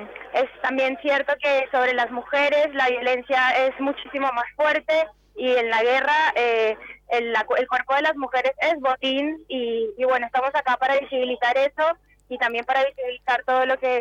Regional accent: Colombia; Yo como colombiana también muy conmovida y muy emocionada por esto.

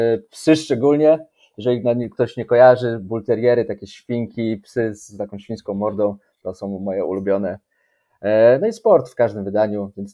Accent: Bielsko-Biała, Silesian Voivodeship, Poland; now in Wrocław, Poland; pochodzę z Bielska-Białej, we Wrocławiu mieszkam już od czasu studiów, czyli jakieś 15 lat, więc jestem bardziej wrocławianinem.

